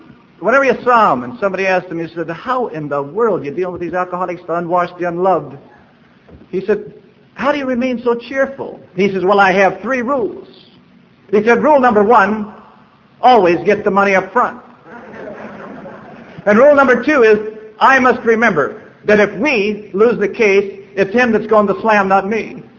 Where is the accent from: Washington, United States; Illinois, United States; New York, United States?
Washington, United States; Seattle; I said, "Well, I'm from Seattle."